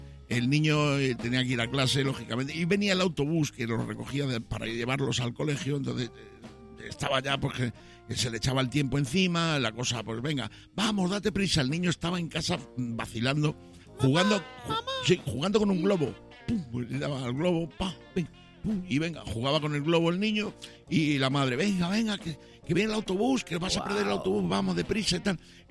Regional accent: Badajoz, Extremadura, Spain; Yo soy de Badajoz, en concreto, pero vamos.

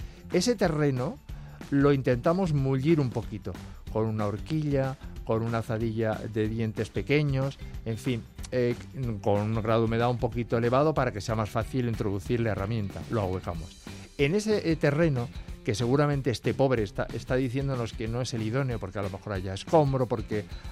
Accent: Extremadura, Spain; yo como soy extremeño y me he cuidado...

